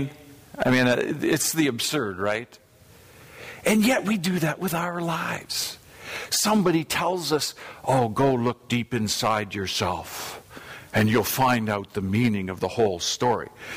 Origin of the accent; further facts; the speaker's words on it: Calgary, Alberta, Canada; When I grew up in Calgary, we had a paper.